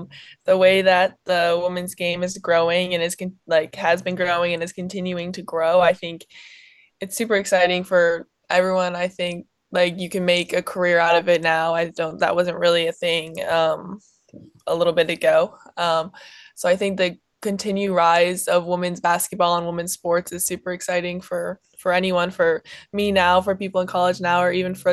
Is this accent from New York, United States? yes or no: yes; Buffalo, New York, United States; I think I really enjoyed growing up in Buffalo. Obviously, not a huge place to grow up, but definitely fun.